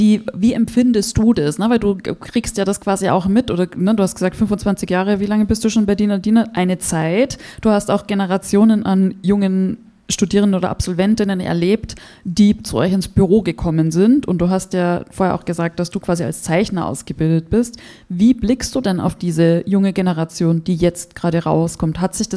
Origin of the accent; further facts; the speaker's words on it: Germany; Ich bin ja eine Deutsche, ne?